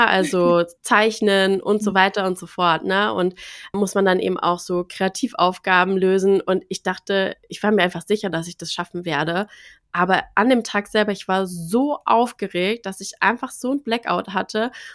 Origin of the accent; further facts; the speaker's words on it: Frankfurt, Hesse, Germany; ich werde 37, lass es dir auf der Zunge zergehen. Ich komme aus Frankfurt, lebe in Frankfurt.